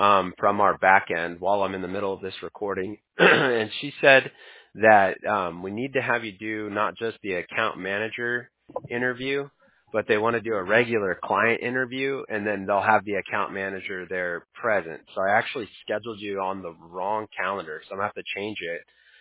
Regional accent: California, United States

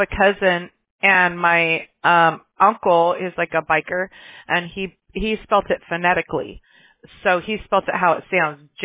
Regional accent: Mobile, Alabama, United States; born there; I was born in Mobile, Alabama, so I know sometimes you guys see crazy stuff

